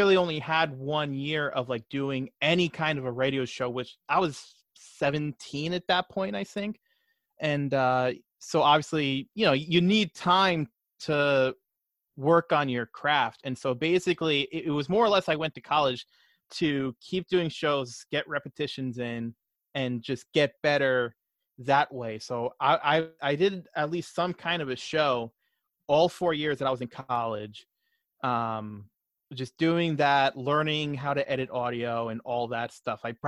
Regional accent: Long Island, New York, United States; Yeah, just going off the fact that I was from Long Island, I've been dubbed … from that point on.

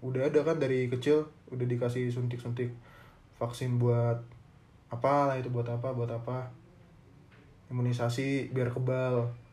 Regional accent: Mogang, North Sumatra, Indonesia; kalau lo tahu kampung gue di Samosir ada sebuah kota namanya Mogang

